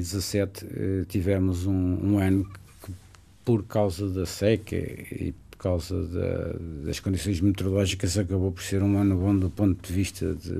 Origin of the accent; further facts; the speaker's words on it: Norte, Portugal; Minho, minha terra.